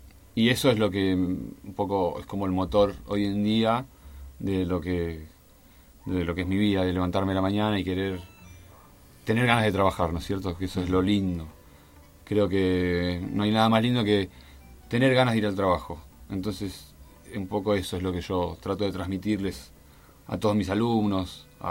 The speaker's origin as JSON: {"language": "Spanish", "country": "Argentina", "said": "cómo nos recibieron como argentinos."}